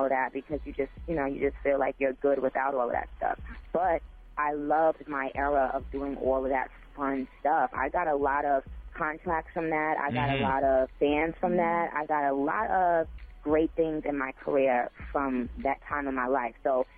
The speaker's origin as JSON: {"language": "English", "country": "Trinidad & Tobago", "said": "I know that's weird, but I'm from Trinidad, and they remind me of, like, people from my country."}